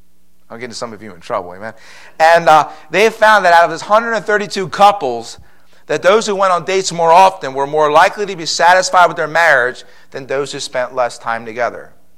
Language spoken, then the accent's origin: English; Philadelphia, Pennsylvania, United States; Now, I'll be honest with you. I'm from Philadelphia. I don't like hugging.